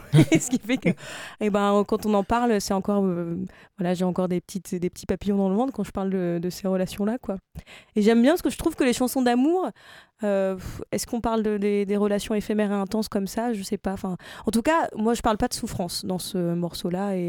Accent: Le Mans, Pays de la Loire, France; Alors, je viens du Mans, j'ai commencé la musique en 2020 pendant le Covid

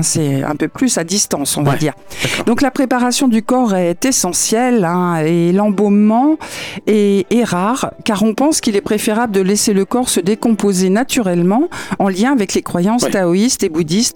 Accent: France; je dirais comme chez nous en France, hein, l'inhumation coûte très cher.

